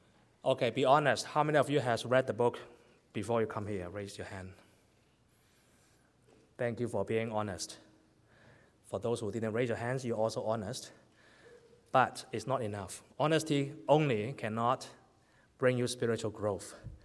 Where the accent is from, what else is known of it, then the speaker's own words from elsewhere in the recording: Canada; I'm a pastor from Canada. Vancouver is where I'm living.